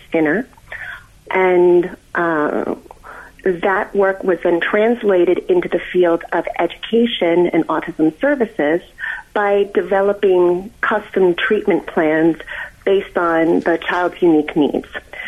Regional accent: Syosset, New York, United States; I grew up in Syosset, Long Island. It was a very high-achieving high school.

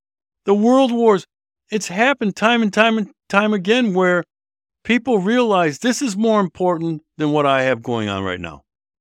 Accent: Milwaukee, Wisconsin, United States; Hundreds turn out in Milwaukee, my hometown, for solidarity with Palestine.

